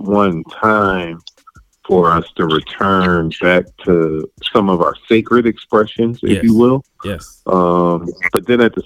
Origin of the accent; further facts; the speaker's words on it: Philadelphia, Pennsylvania, United States; And growing up in Philadelphia, the church that I grew up in, really across the pond in Philadelphia, Camden, New Jersey.